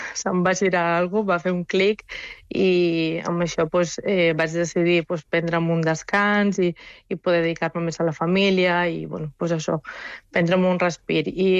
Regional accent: Bulgaria; now in Barcelona, Spain; Jo soc búlgara, però ja porto 24 anys vivint a Barcelona i bueno, soc més d'aquí que d'allà.

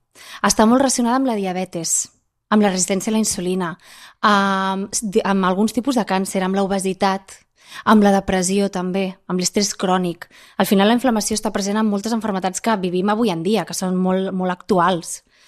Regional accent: Barcelona, Catalonia, Spain; Com a barcelonina, amb molt de gust, la veritat.

